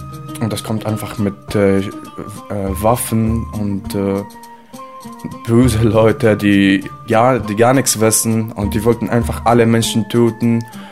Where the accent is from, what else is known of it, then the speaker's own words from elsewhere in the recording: Syria; German is a second language; now in Germany; ich bin 21 Jahre alt, ich bin aus Syrien gekommen, ich bin schon hier in Deutschland seit einem Jahr.